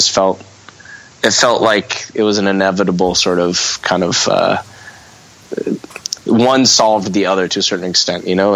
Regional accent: Manhattan Beach, California, United States; I grew up in Redondo till I was about 9. And then my mom, through her first marriage, she saved up a whole bunch of money and had a house in Manhattan Beach that she built herself.

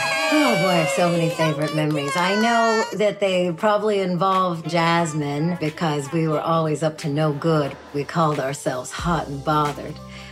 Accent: Saskatchewan, Canada; I am from Saskatchewan, Canada. We don't have any HBCUs in Canada.

